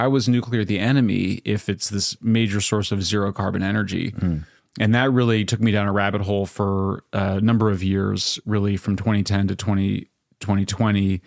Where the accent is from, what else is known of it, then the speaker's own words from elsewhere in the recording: Greeley, Colorado, United States; So I grew up in Greeley, Colorado. My parents were from the Mennonite Christian tradition